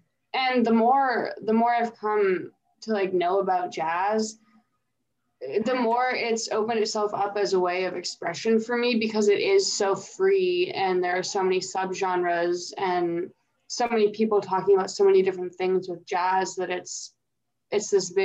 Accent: Pittsburgh, Pennsylvania, United States; I'm from Pittsburgh, so it was just far away enough from my hometown that my parents wouldn't, you know, come visit every weekend

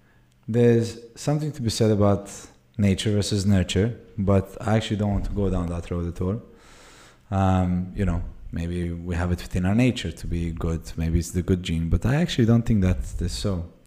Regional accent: Belgrade, Serbia; So I grew up in Belgrade, Serbia, where people used to stab you for a pair of shoes.

